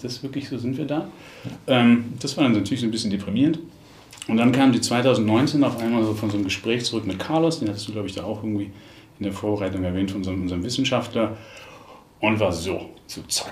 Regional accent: Berlin, Germany; Ich bin Berliner, ne?

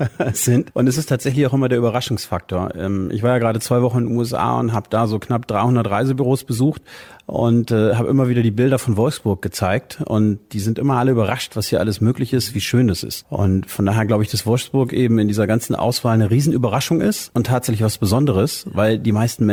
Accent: Bogotá, Bogotá D.C., Colombia; also born or lived in Frankfurt am Main; now in Germany; Nee, ich habe tatsächlich den Geburtsort Frankfurt am Main. Das heißt, ich bin gebürtiger Hesse, bin dann aber in der schönen Stadt Bogotá in Kolumbien aufgewachsen

